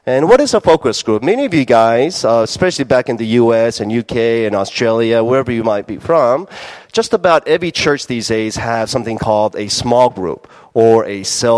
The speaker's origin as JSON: {"language": "English", "region": "the South", "country": "United States", "tie": "born or raised there", "lives_now": "South Korea", "said": "And because even in the U.S., although I'm an American citizen, although I love America, we were always the minority, especially growing up in the South."}